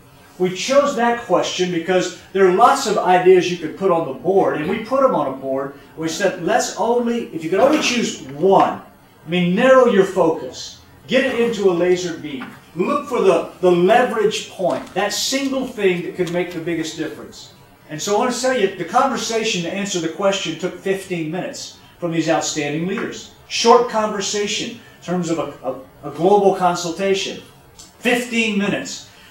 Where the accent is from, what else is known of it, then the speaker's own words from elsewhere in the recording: Atlanta, Georgia, United States; We're from Atlanta. People come to Atlanta.